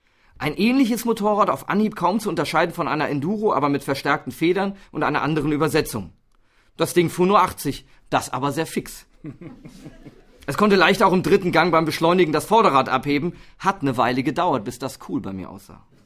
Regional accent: Hesse, Germany; Ich bin in einem Ort aufgewachsen am Rande des Taunus, 20 Kilometer von Frankfurt am Main entfernt. Ein Vorort also.

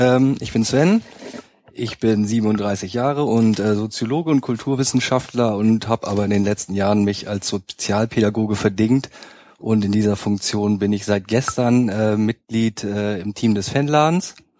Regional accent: Hamburg area, Germany; Ich komme ursprünglich aus dem Hamburger Speckgürtel

